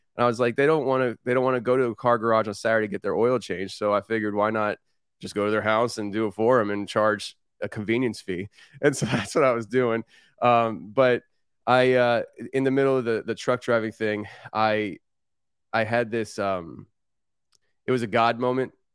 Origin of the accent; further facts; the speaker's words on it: Kutztown, Pennsylvania, United States; So Pennsylvania, live in Tennessee now. And I grew up in Kutztown, Pennsylvania.